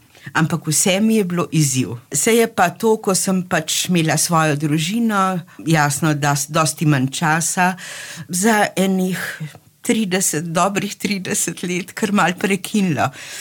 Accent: Ljubljana, Central Slovenia, Slovenia; born there; Rojena sem v Ljubljani, v centru Ljubljane, zraven radija televizije.

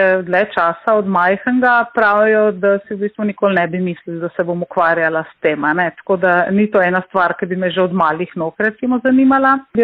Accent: Notranjska, Slovenia; moved away as an adult; now in Ljubljana, Slovenia; Še vedno pa z veseljem in ponosom povem, da sem Notranjka in moram reči, da me na otroštvo na Notranjskem in na ljudi iz domačega kraja vežejo zelo, zelo lepi spomini.

